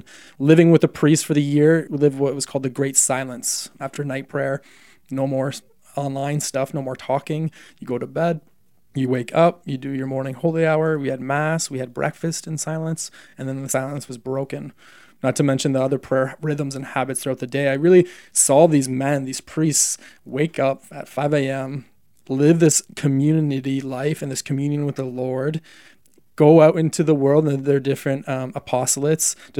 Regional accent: Canada; as a Canadian

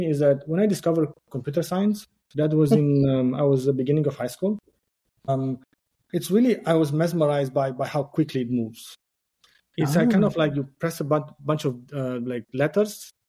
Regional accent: Romania; English is a second language; So I grew up in Romania. I find it like to be so enriching living, coming from a society which kind of like went from communism. I was nine when the communists

